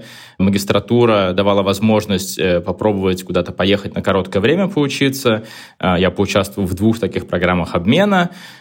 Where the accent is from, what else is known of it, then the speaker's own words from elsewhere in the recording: Saint Petersburg, Russia; Я вообще сам родился и вырос в Питере. Жил, не тужил, там до какого-то достаточно сознательного возраста.